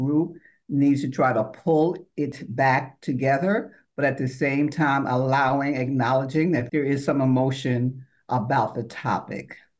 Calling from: Harlem, New York, United States; I'm calling from Harlem, USA.

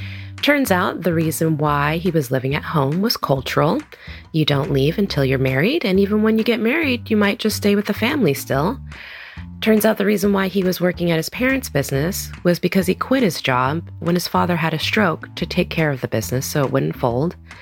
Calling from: San Jose, California, United States; from San Jose, California

